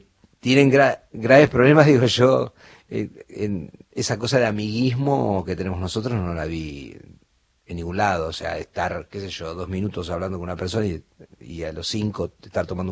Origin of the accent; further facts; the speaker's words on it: Buenos Aires, Argentina; yo nací en Urquiza. Hace muchos años. Y vivía... Bien barrio, del otro lado de la estación, a dos cuadras, a la vuelta del Círculo Urquiza, era un barrio.